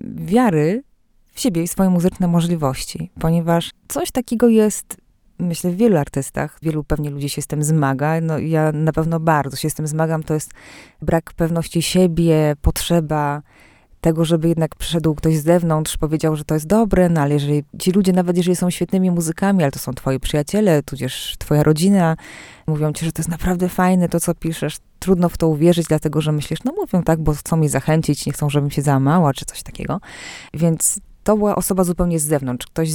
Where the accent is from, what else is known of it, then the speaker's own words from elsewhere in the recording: Cieszyn, Silesian Voivodeship, Poland; born there; Mimo, że urodziłam się w Cieszynie